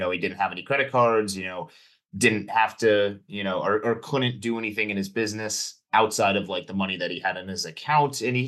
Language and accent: English; New England, United States; because we grew up in New England